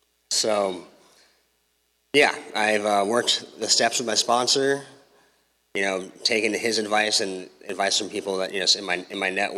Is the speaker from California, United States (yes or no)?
no; Oregon, United States; So I'm from Oregon. I moved down here after I completed 60 days at Turning Point.